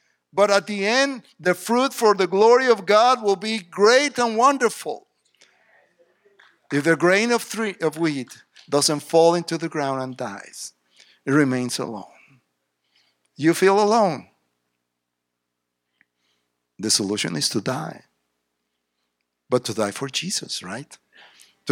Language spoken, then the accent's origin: English; Mexico; English is a second language; moved away as an adult; now in Waco, United States; We came from Mexico where we had a full life. We had a house, car, family, Mexican food, of course.